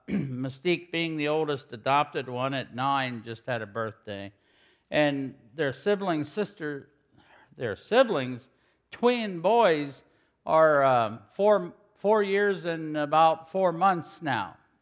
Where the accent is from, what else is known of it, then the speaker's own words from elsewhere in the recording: Morgantown, United States; I come from Morgantown, south of Morgantown, some of you that don't know me, and as a dairy farmer